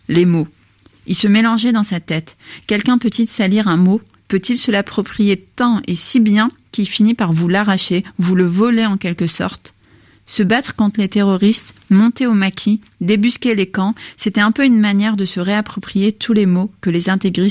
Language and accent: French; Algeria; j'ai grandi en Algérie, je suis née en Algérie, mais j'ai un peu vécu à l'étranger, je suis revenue en 94